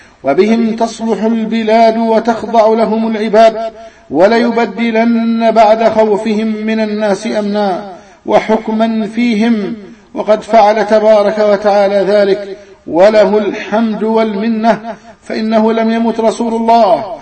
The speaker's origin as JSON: {"language": "Arabic", "country": "Egypt", "said": "من مجيئه من بلده ليبيا إلى بلدنا مصر"}